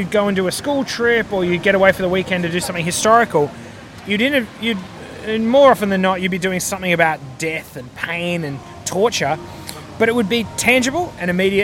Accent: Tasmania, Australia; I grew up in Tasmania, an island at the bottom of Australia

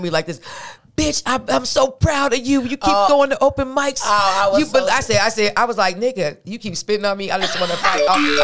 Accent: Seattle, Washington, United States; I grew up in West Seattle.

